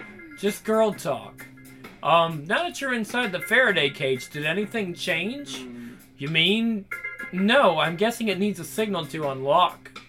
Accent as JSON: {"language": "English", "region": "Alabama", "country": "United States", "said": "Well, I'm from Alabama, and I'm offended, Grim."}